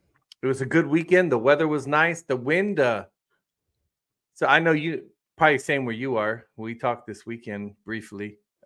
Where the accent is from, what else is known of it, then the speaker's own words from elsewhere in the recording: Adak, Alaska, United States; that island I grew up on in Alaska, Adak, this little island.